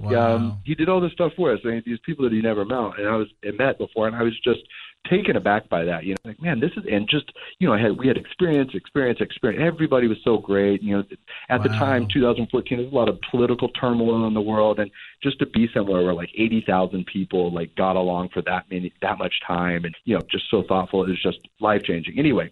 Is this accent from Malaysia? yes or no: no; Oklahoma, United States; I'm from Oklahoma and my brothers live there.